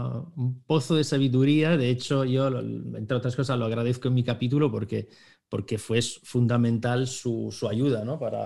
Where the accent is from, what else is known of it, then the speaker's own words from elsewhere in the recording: Italy; Spanish is a second language; Por ejemplo, en mi país, en Italia, también pasó